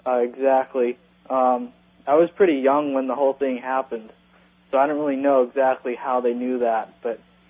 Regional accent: Santa Cruz, California, United States; from Santa Cruz, California.

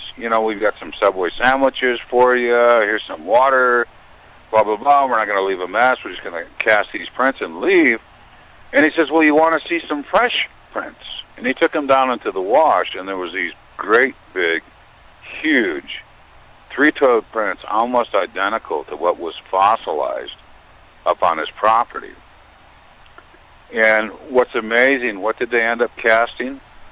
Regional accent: Four Corners, United States; I'm from the Four Corners area.

